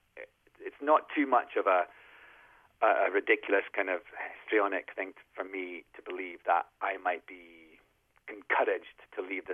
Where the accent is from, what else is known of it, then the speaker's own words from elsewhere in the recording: Scotland, United Kingdom; accent: Scottish; I mean, I actually really like my accent, and I've played, you know, you talked about Hamlet and Macbeth, both those roles, I use my own Scottish voice, and Shakespeare is really great for a Scottish accent